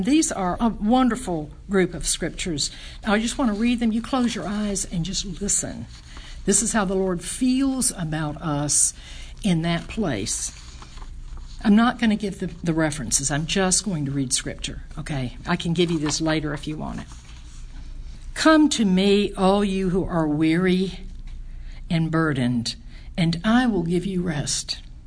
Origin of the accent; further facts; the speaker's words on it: the South, United States; accent: southern; My southern accent, the whole thing, I'm all over the map.